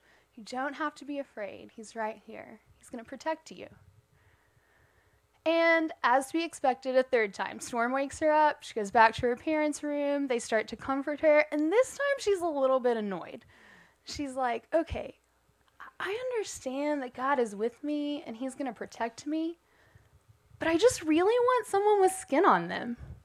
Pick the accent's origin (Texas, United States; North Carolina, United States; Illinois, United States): Texas, United States; Odessa; I grew up in Texas. I grew up in West Texas, Odessa.